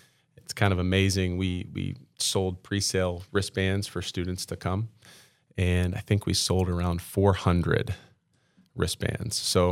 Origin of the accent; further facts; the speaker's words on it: Ohio, United States; Okay, so I grew up here in Parkway School District. I was a Wilshire boy.